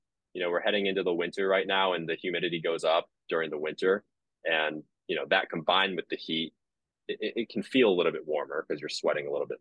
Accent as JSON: {"language": "English", "region": "California", "country": "United States", "tie": "born or raised there", "said": "You know, growing up in the Bay Area, I was always close to the water."}